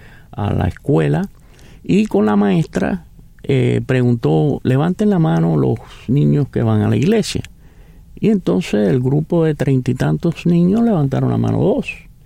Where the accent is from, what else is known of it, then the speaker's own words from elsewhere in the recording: Havana, Cuba; now in Houston, United States; En La Habana, Cuba.